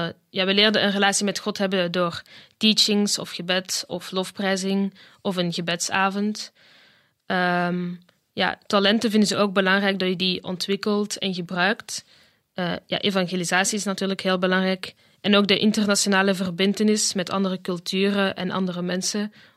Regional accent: Veltem, Flemish Brabant, Belgium; Ja, Veltem.

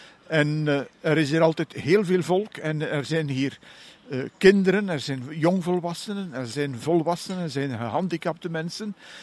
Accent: Steenhuize-Wijnhuize, East Flanders, Belgium; born there; ik ben ooit geboren in een klein dorpje, Steenhuizen-Wijnhuizen, tussen Ninove en Herasbergen. Ja, dan ben ik student geweest op het college van Heerasbergen, naar het seminarie, klein seminarie in Drongen, gegaan. 2 jaar en nadien dan 4 jaar groot seminarie aan de Reep in Gent.

